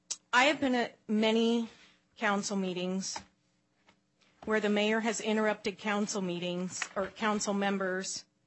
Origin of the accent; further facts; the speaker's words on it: Black Diamond, Washington, United States; As someone who does have a regional focus but also grew up in Black Diamond